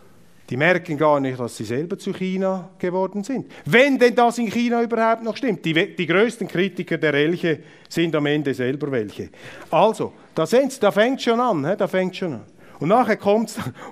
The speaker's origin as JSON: {"language": "German", "country": "Switzerland", "said": "da kann ich ja nicht als Schweizer Politiker permanent im Ausland herumlaufen und den Deutschen und den Österreichern oder sonst jemandem erzählen, wie ich die Welt sehe."}